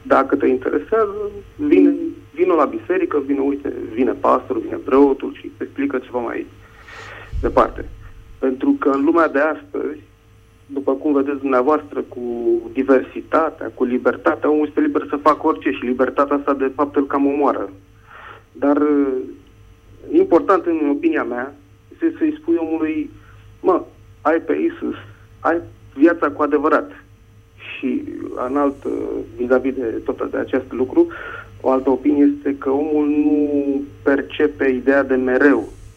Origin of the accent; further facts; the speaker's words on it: Bucharest, Romania; sunt din București.